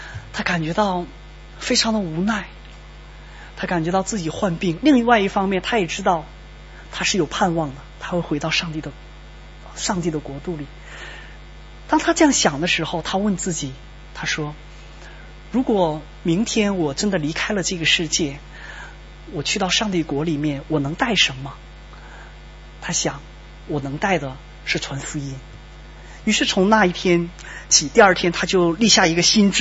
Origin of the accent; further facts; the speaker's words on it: Yanji, Jilin, China; 在我的家乡里面我们居住的那个城市叫延吉，离我们家乡附近还有一个城市叫敦化。这个城市跟我们家乡的城市差不多大，大概有人口差不多80万左右吧